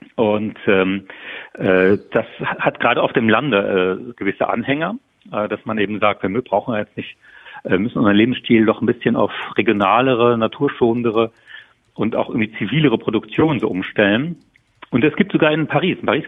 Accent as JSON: {"language": "German", "region": "Saarland", "country": "Germany", "said": "im Sauerland oder wo ich herkomme, im Saarland"}